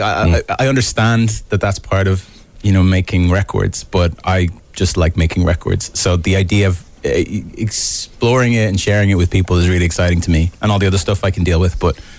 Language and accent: English; Malahide, Leinster, Ireland; And we're all from Malahide.